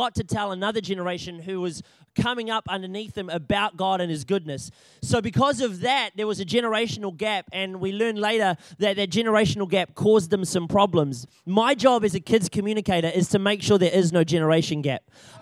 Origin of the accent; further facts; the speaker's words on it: Wellington, New Zealand; I am from Wellington, and I've done 3 years of the internship program, which is now called the Arise Ministry School in Wellington.